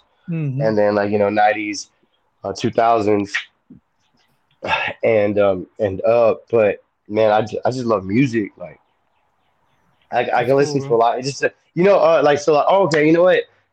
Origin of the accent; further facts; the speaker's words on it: Corpus Christi, Texas, United States; when anytime I leave and I tell people I'm from Corpus, they're like, man, all you Corpus people are the same.